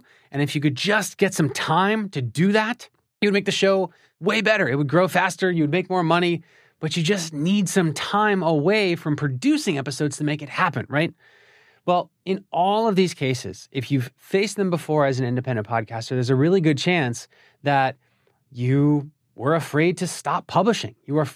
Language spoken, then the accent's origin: English; Philadelphia, Pennsylvania, United States; That show was called Philly Who. It's about my hometown of Philadelphia.